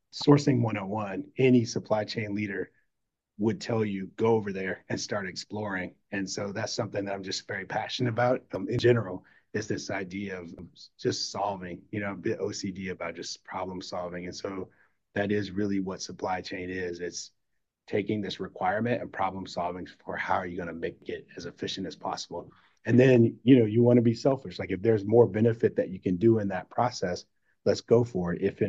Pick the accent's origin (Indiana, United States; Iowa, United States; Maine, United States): Indiana, United States; Probably like wanderlust from growing up in Indiana.